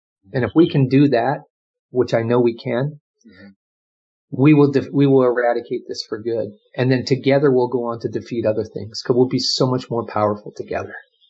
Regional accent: San Leandro, California, United States; because I come from San Leandro, I talked about that.

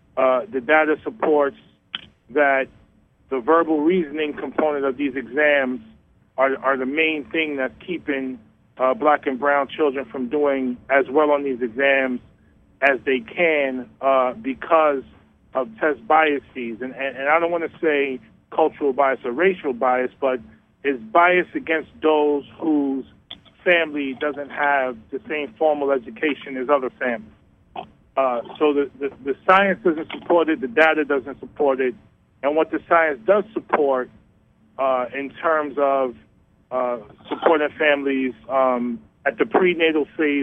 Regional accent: New York City, New York, United States; I'm born and raised in New York City.

